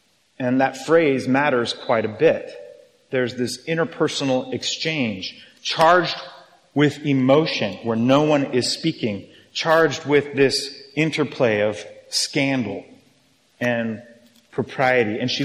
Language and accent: English; Arizona, United States; I'm from Arizona. There's really not a lot of cowboys there.